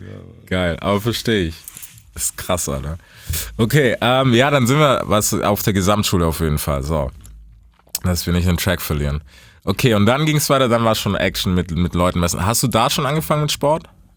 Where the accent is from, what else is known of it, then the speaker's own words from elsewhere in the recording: United States; now in Germany; dadurch, dass ich erst relativ spät nach Deutschland gezogen bin aus Amerika, war immer so, dass es hier relativ relaxed war